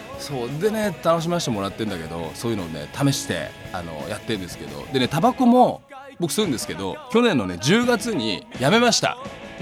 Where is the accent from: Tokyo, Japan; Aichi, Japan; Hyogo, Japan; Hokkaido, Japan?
Tokyo, Japan; Setagaya; もう本当にもう生まれ育ちも世田谷なので、というつながりで世田谷に帰ってきました。